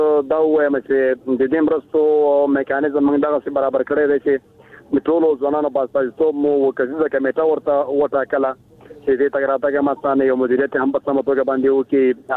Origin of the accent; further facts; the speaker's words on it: Kabul, Afghanistan; زه په ننګرهار کښې بازې کېږم، د کابل یم